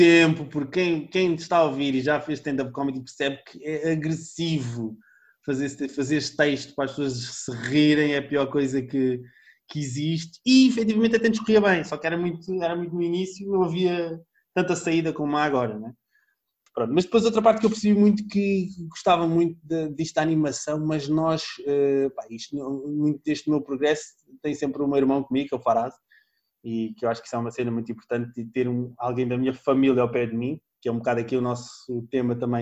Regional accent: Portugal; Olha, eu como português, e nós aqui nós já somos muito fortes na animação

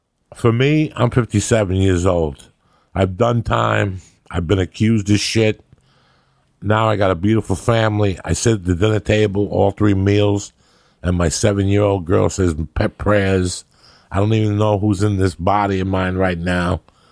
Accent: New York, United States; I grew up in New York where we would throw a snowball at you with a rocket in the head.

